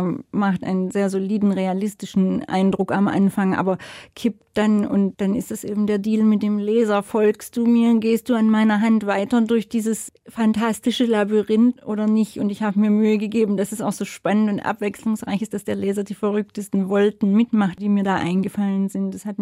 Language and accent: German; Baden-Württemberg, Germany; gerade der schwäbischen natürlich auch, die in meiner Heimat große Blüten wie Mörike zum Beispiel hervorgebracht hat.